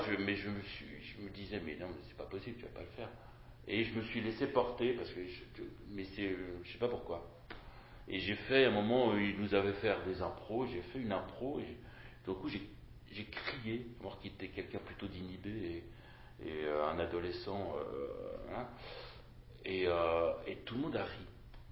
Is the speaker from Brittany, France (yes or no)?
no; Nanterre, Île-de-France, France; Je viens de Nanterre.